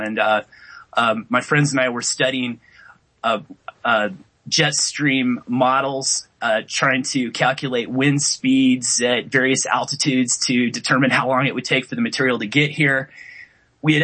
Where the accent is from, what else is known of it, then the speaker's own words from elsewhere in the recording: Medford, Oregon, United States; at least one had landed in my hometown of Medford, Oregon, just a few miles from where I currently live